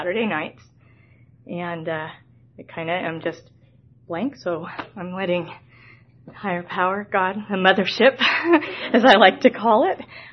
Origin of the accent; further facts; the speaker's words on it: Los Angeles, California, United States; born there; I was born in Los Angeles, California, Halloween 1968, so I'm 50 right now.